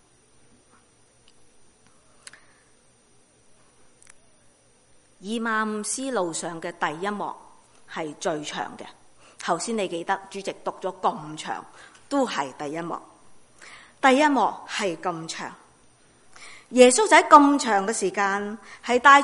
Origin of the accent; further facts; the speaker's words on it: China; 我是中国人，我要用什么说话来到去形容这种心情呢？